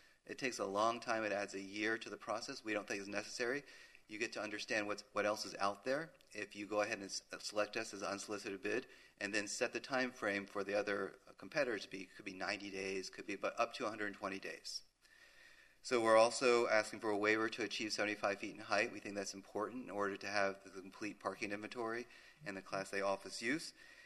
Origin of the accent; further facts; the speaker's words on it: Miami, Florida, United States; I grew up in Miami.